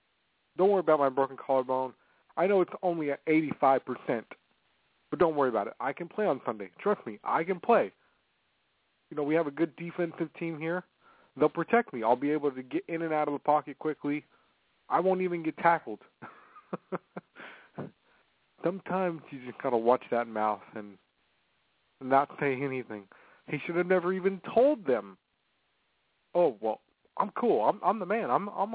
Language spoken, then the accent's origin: English; California, United States; they're going to be moving to another part of California that I know very well, close to my hometown. It's about 45 minutes away.